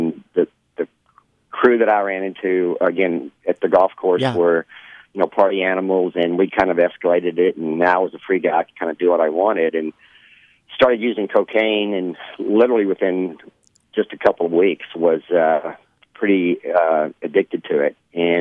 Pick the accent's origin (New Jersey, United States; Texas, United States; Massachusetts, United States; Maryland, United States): Texas, United States; Abilene; I'm from Abilene, Texas, and I was actually going. I had already put my name in to run for mayor.